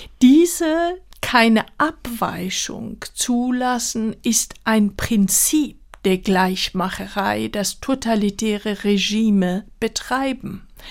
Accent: Tehran, Tehran Province, Iran; diese wunderschöne Berg, Damowand, an dem deren Tal Teheran, meine Geburtsstadt, liegt, die Straßen, die Viertel, wo ich aufgewachsen bin

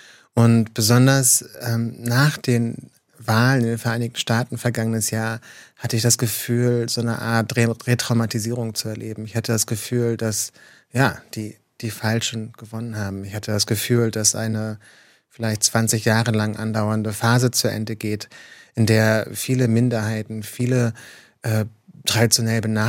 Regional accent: Mecklenburg-Vorpommern, Germany; also born or lived in New York; Und ich bin in der DDR aufgewachsen, bin zusammen mit der DDR gelebt, die Baseballschlägerjahre in den 90er Jahren im ländlichen Mecklenburg-Vorpommern, wo ich aufgewachsen bin. Ich war in New York gelebt, als der 11. September passiert ist.

